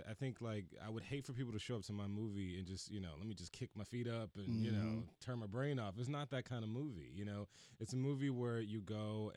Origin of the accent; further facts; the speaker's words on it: Houston, Texas, United States; I grew up, you know, I grew up in Houston and grew up in an all black neighborhood.